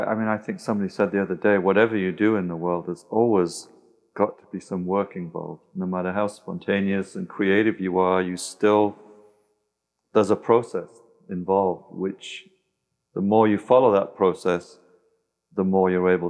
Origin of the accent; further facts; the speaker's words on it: Yorkshire and the Humber, United Kingdom; I come from Yorkshire. And as David Hockney's from the same part of England as I am.